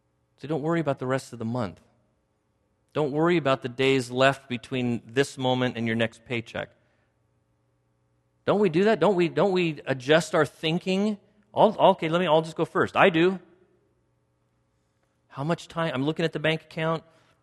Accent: United States; I'm an American. I'm a Westerner. I'm from the Western world.

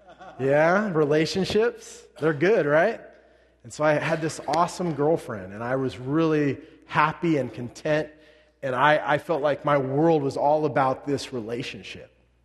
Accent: North Highlands, California, United States; I grew up in a place called North Highlands.

